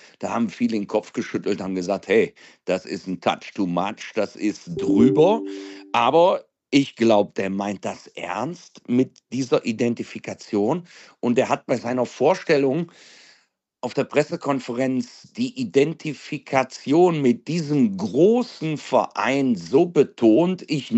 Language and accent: German; Aachen, North Rhine-Westphalia, Germany; Also ich bin ja ein Rheinländer durch und durch und ein Kölsche Immi, würde man sagen. Also ich bin aus Aachen, tu aber immer so, als wäre ich ein Kölner.